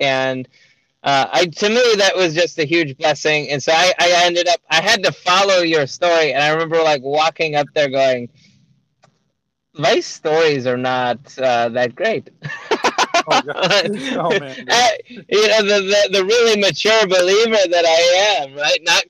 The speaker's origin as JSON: {"language": "English", "town": "Columbia City", "region": "Indiana", "country": "United States", "said": "And obviously, I'm from Columbia City once again."}